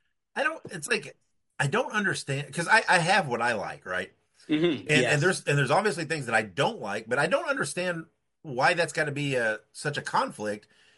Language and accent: English; Indianapolis, Indiana, United States; I grew up in Indianapolis wrestling, and people knocked Indianapolis wrestling.